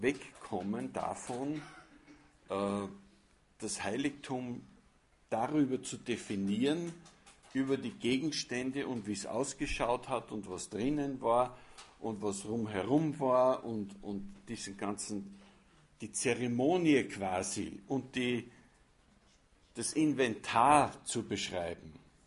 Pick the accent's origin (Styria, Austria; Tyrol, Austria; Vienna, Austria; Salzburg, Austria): Salzburg, Austria; ich habe meine Jugend, meine Kindheit in der Gemeinde in Salzburg verbracht